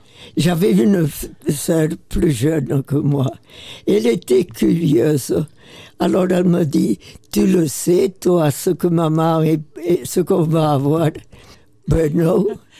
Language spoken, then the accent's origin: French; Pyrenees, France; now in Pierrelatte, France; Je viens des Pyrénées.